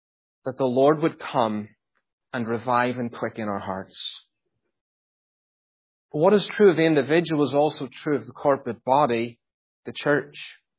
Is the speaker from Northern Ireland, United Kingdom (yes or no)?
yes; Northern Ireland, United Kingdom; I was brought up in Northern Ireland.